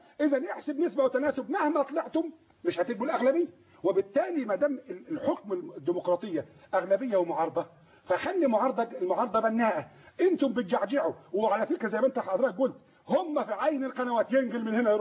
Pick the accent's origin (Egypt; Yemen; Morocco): Egypt; ان احنا مصريين